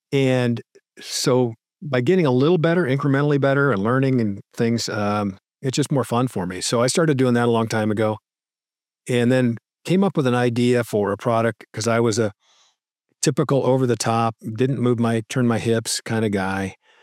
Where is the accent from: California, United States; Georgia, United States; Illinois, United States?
California, United States; San Diego; moved away as an adult; also born or lived in Los Angeles / Dallas; And so I moved to Dallas, and I was born in San Diego and lived in San Diego my whole life. A little bit in LA when I was young, but moved to Dallas